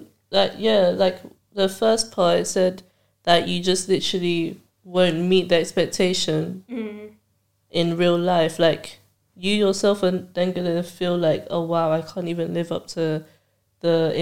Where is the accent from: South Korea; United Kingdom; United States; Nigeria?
Nigeria; I'm Nigerian.